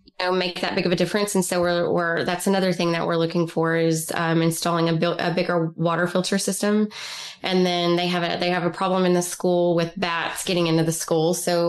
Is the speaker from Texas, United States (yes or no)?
yes; Texas, United States; Chris, I was raised in Texas, and that's not the case. I was raised to Texas.